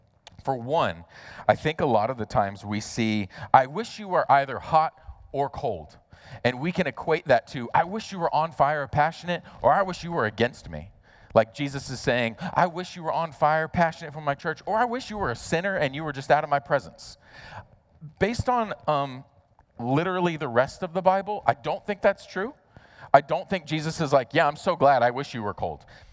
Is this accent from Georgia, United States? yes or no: yes; Georgia, United States; I'm going to pronounce them like I grew up in Georgia because that's how I pronounce them